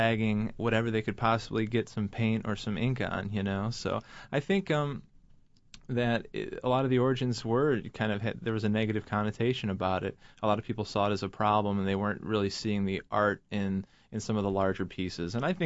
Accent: Detroit, Michigan, United States; I grew up in Detroit, so I knew there were artists

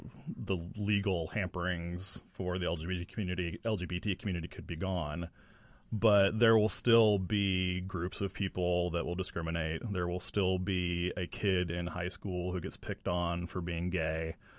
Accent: Logansport, Indiana, United States; I'm from Logansport, and I went to Lewis Cass High School, a small high school, and I went back for my 25th reunion this past year

